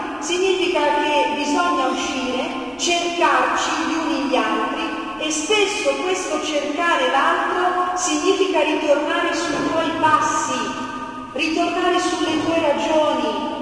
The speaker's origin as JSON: {"language": "Italian", "town": "Bergamo", "region": "Lombardy", "country": "Italy", "said": "Noi qui al nord, io sono di Bergamo, quindi più o meno la mentalità è quella, ma grazie a Dio vivo al sud da più di 20 anni"}